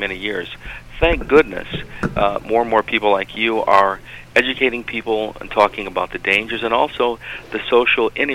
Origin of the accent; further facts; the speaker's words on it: Twin Cities, Minnesota, United States; You know, I was born in the Twin Cities, and I grew up in the Twin Cities. I went to Highland Park Junior High School.